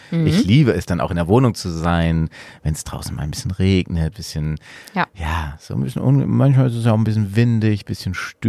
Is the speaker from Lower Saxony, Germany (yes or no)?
yes; Oldenburg, Lower Saxony, Germany; wir kommen ja hier aus Oldenburg